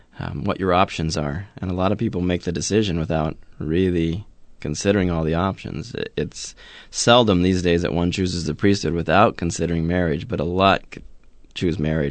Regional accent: Wyoming, United States; also born or lived in Oklahoma; Yes, I was born in Oklahoma and raised in Wyoming, so I'm a bit of a ranch kid, farm and ranch kid from Wyoming.

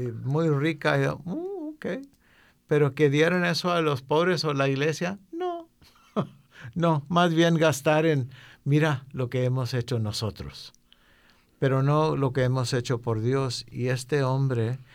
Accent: Texas, United States; Y yo nomás, siendo del sur de Texas

